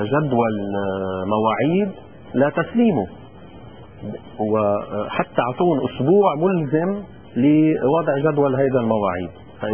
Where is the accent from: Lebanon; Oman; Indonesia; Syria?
Lebanon; نحن كلبنانيين